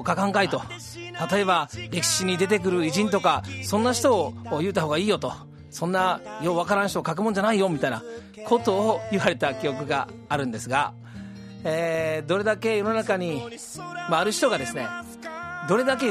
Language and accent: Japanese; Kobe, Hyogo, Japan; also born or lived in Hiroshima; 当時、僕はですね、地元の神戸を離れて広島にあるヤンキーとオタクしかいないようなですね、そんな、変わった大学